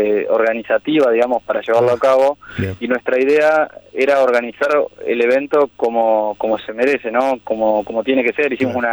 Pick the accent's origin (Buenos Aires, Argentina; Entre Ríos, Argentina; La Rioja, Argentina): Entre Ríos, Argentina; Concordia; No, yo soy de Concordia.